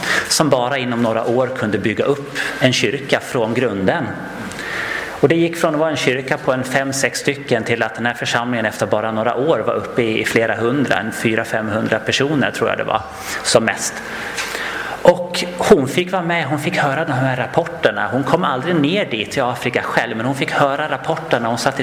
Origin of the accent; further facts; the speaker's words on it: Gotland, Sweden; accent: Gotland dialect; Jag har faktiskt ett exempel ifrån Gotland där jag kommer ifrån. Om ni hör något konstigt ord emellanåt så kan det vara att det är lite gotländska som smyger sig in.